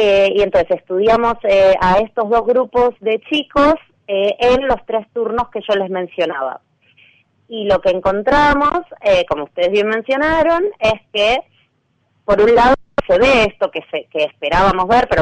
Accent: Buenos Aires, Argentina; yo soy de Buenos Aires, de la ciudad de Buenos Aires

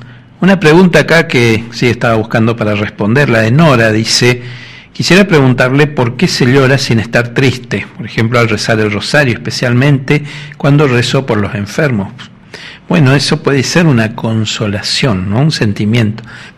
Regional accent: Tucumán, Argentina; de Tucumán.

